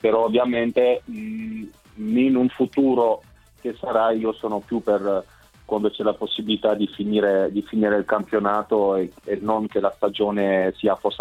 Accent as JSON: {"language": "Italian", "country": "Albania", "lives_now": "Rome, Italy", "said": "essendo albanese, essendo io soprattutto vivendo a Roma, essendo sposato con una romana"}